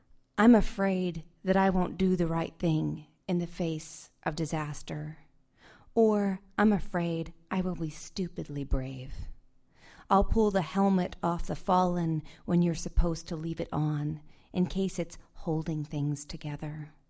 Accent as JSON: {"language": "English", "region": "California", "country": "United States", "tie": "born or raised there", "said": "Where I grew up in California, and we did not have fireflies, and I was amazed by them."}